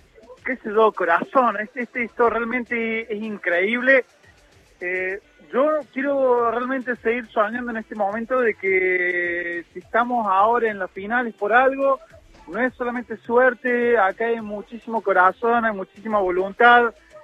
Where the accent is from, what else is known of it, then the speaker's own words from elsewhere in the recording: Córdoba, Argentina; moved away as an adult; now in Zagreb, Croatia; Yo soy cordobés, de familia croata, me vine a vivir acá hace ya casi 10 años, un poquito más.